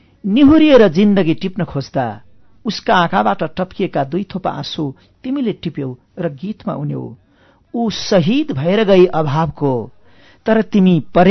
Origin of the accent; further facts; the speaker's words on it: Ilam, Koshi Province, Nepal; also born or lived in Manipur, India; मेरो बचपनका साथीहरू जस्तो इलाम रहँदैका गुरुहरू, मैले त भारतमा पढेँ, मणिपुरमा लामो समय उता बसेँ